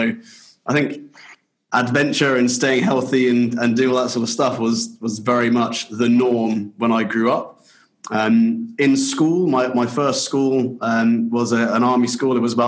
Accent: Aldershot, South East England, United Kingdom; Well, I grew up in Aldershot in the south of the UK, in a military family.

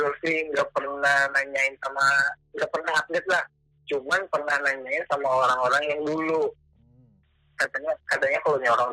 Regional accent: Pageragung, West Java, Indonesia; saya lahir di kota di Kabupaten Tasikmalaya, tepatnya di Kampung Pageragung, Kecamatan Pageragung. Sekolah saya SD di SD 2 Pageragung.

